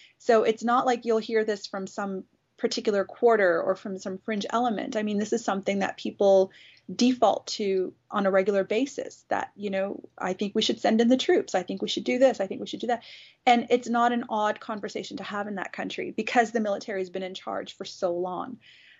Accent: Canada; obviously I'm a Canadian

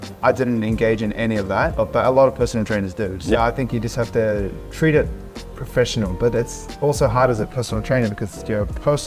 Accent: New Zealand; now in Sydney, Australia; I'm still a Kiwi.

